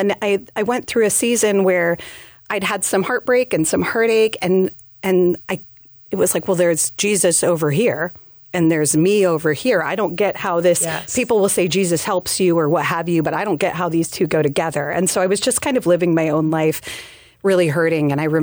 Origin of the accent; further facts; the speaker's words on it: Orange, California, United States; Well, I grew up in Orange County, was born and raised in the same house that my mom still lives in.